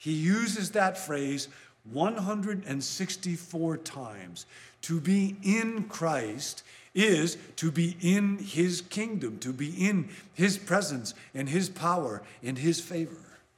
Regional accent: California, United States; I've been to Paris, but I'm not Parisian. I'm Californian.

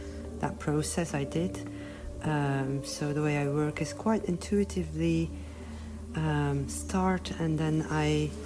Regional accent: Belgium; now in Dartington, United Kingdom; and I live in Dartington, but originally I'm from Belgium.

